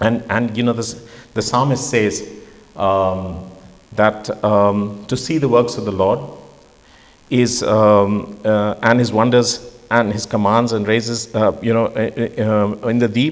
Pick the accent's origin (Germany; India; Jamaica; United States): India; Chandigarh; Chandigarh, which is a town 250 miles north of Delhi, just on the foothills of the Himalayas. They're my hometown. My parents weren't well off.